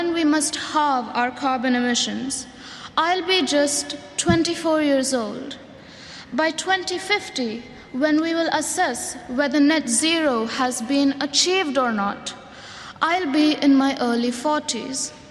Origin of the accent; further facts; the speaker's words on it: India; I'm not just a girl from India.